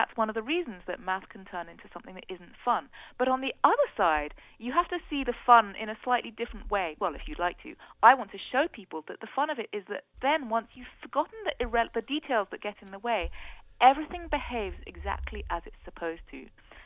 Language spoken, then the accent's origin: English; England, United Kingdom; I'm from England, of course, and so we tend to say maths. But I have trained myself to say math.